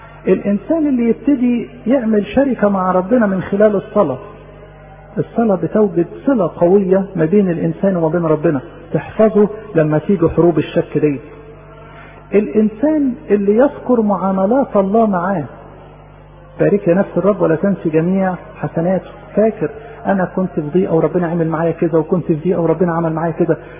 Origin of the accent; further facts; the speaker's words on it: Egypt; يعني احنا كايه كمصريين يعني في الحتة دي شطار قوي